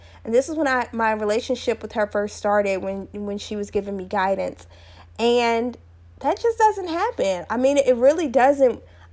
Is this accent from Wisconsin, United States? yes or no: no; Slidell, Louisiana, United States; But of course, you all know I am from Slidell, Louisiana. So I have plenty of family and friends in Louisiana.